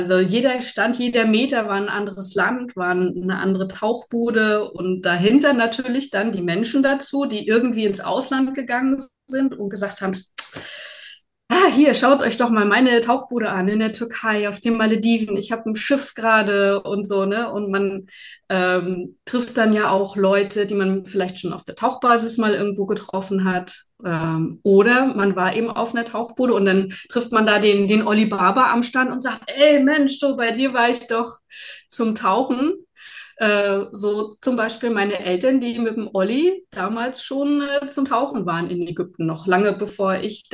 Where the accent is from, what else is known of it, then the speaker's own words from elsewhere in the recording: East Germany, Germany; Ich bin im Osten aufgewachsen, da hatten wir ein Ruderboot, ja.